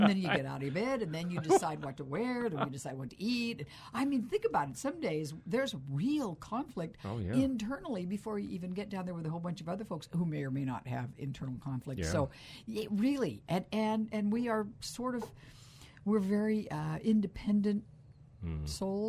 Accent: Modesto, California, United States; also born or lived in Fresno; Modesto native.

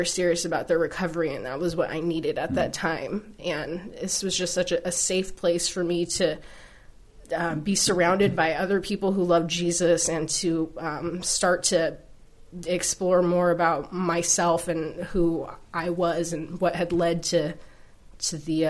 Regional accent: California, United States; I grew up in Southern California and partying, if you will, drinking and recreationally using drugs was just part of my background.

